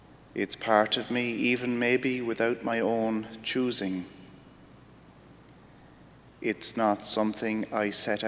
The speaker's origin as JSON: {"language": "English", "country": "Ireland", "accent": "Irish", "said": "They tell me I'm from Ireland because of my accent, which in an amazing way is something that I didn't choose. I was born into a particular country"}